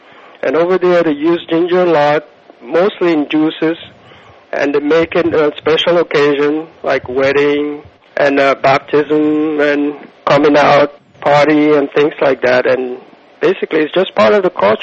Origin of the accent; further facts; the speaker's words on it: Ghana; also born or lived in Togo; We both of us actually grew up in West Africa. I'm more from Ghana, between Ghana and Togo